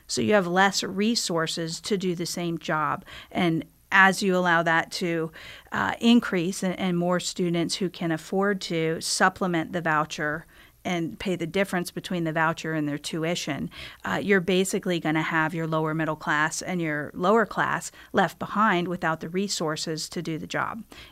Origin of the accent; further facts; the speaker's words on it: United States; I, too, am a product of the community that I grew up in York County.